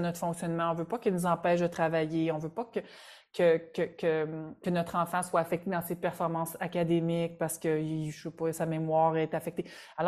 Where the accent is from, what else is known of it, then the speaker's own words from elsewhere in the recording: Quebec, Canada; Je reviens chez nous au Québec, puis non, c'est pas là.